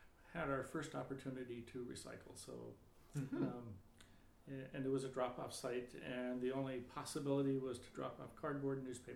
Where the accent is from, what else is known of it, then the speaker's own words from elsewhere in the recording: Corvallis, Oregon, United States; Yeah, I grew up in Corvallis too. Ironically, Betty and I were actually in the same high school class, but weren't really familiar to a very great extent with each other.